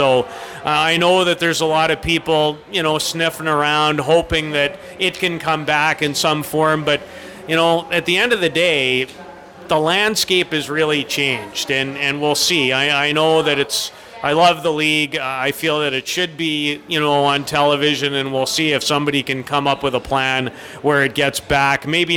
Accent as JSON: {"language": "English", "town": "Saskatoon", "region": "Saskatchewan", "country": "Canada", "tie": "born or raised there", "said": "as a kid growing up in Saskatoon who always wanted to be involved in this event"}